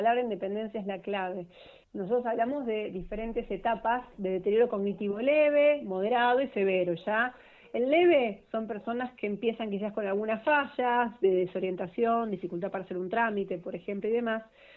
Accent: Mar del Plata, Buenos Aires Province, Argentina; La abuela se perdía por el barrio en Mar del Plata, que es de donde soy yo

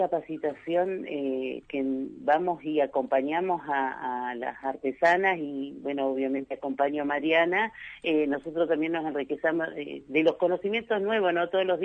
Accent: Pilcaniyeu, Río Negro, Argentina; porque yo soy de acá de Pilcanilleu

